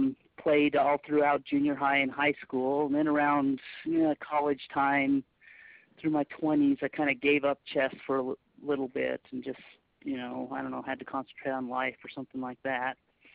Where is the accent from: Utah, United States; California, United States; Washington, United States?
Utah, United States; Well, I grew up in Utah, and I started chess there around age 8.